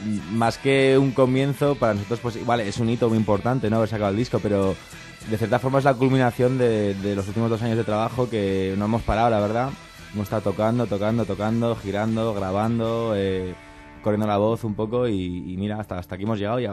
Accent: Madrid, Community of Madrid, Spain; para mí, que me crié aquí en Madrid

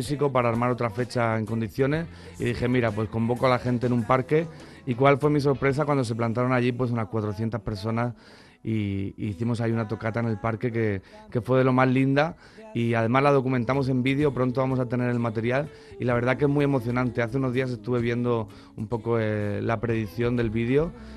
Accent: Molina de Segura, Region of Murcia, Spain; estamos en las fiestas patronales de Molina de Segura, mi pueblo

